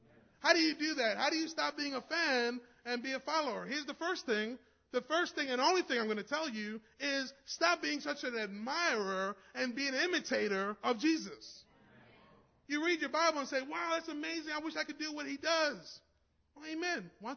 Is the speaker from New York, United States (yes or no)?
yes; New York, United States; I said, you know, I'm from New York, so maybe I'll become a Giants fan.